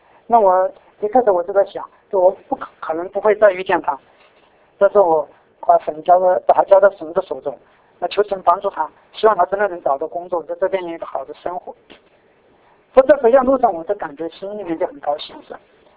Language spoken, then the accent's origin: Chinese; China; now in Edmonton, Canada; 我就尝试跟他讲，我说我是中国人。